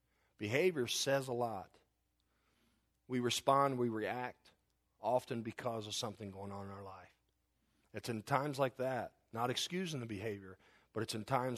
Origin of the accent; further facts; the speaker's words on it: the South, United States; The way I was raised, growing up in the South, it was amazing.